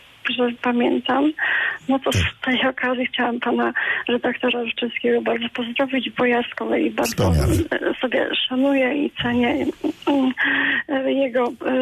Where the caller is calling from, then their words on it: Otyń, Lubusz Voivodeship, Poland; Ja z Otynia.